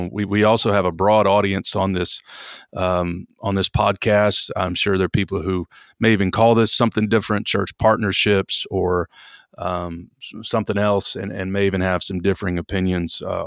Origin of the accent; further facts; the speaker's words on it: Kentucky, United States; also born or lived in Detroit; I was raised in the hills of Kentucky, and there's a lot of similarities in culture. I was born in Detroit, but my mom was from the hills.